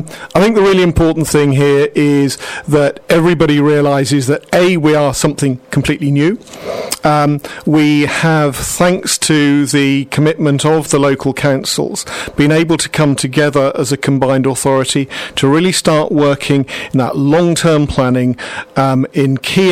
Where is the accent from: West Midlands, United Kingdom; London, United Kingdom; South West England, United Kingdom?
South West England, United Kingdom; and I grew up in Somerset, I remember first commuting into Bristol some 30 years ago.